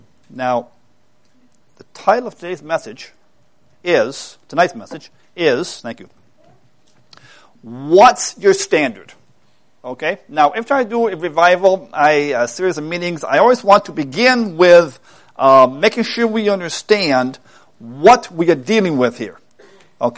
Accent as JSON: {"language": "English", "region": "New York", "country": "United States", "said": "I tell people that we are from New York, they immediately say, you're from the city. New York City. And I say, you know, friends, I am 6 hours from the city."}